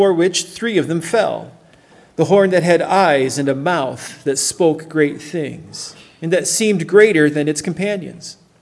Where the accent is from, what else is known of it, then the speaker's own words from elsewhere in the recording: Michigan, United States; Even though I grew up on Lake Huron, my parents never could afford a boat.